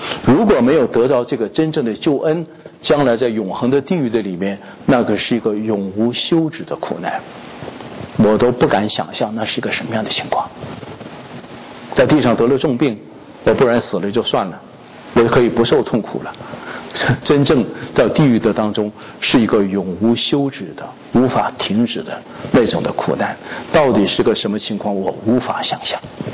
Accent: China; 我们中国人有智慧哈

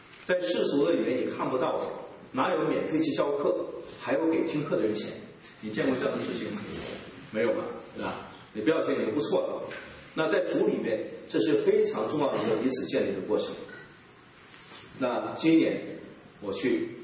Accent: Northeast China, China; 不是因为我是东北人

